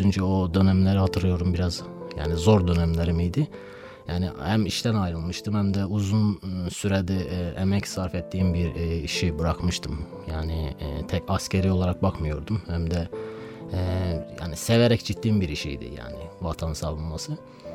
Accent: Nakhchivan, Azerbaijan; Azerbaycan'da Nahçıvan doğumluyum. Nahçıvan şehrinde doğdum. Yani ilk okulu ve harp lisesi okudum Nahçıvan'da.

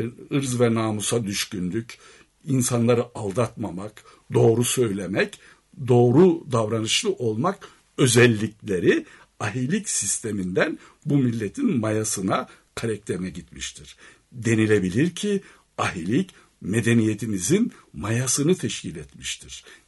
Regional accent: Kırşehir, Turkey; Ben Kırşehirliyim. Kırşehir'in bir köyünde, Hacı Mirza köyünde yetiştim.

